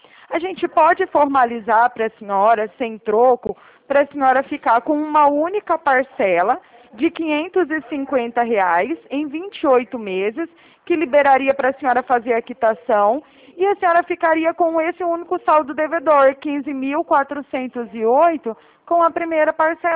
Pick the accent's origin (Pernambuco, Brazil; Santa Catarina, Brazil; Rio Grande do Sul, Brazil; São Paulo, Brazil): São Paulo, Brazil; Araraquara; eu sou aqui de Araraquara, São Paulo também.